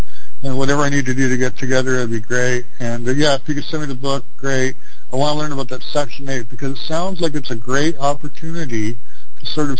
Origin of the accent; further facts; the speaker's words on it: Toronto, Ontario, Canada; I'm from Toronto.